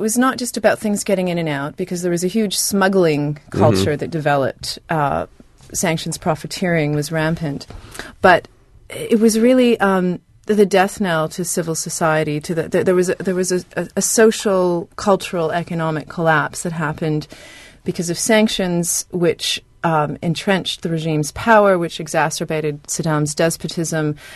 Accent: Canada; I was a child growing up in Canada in the 70s.

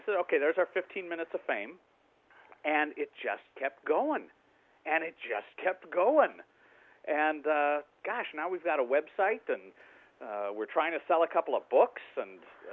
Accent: Chicago, Illinois, United States; See, I'm from Chicago. It's not the most nautical place in the world.

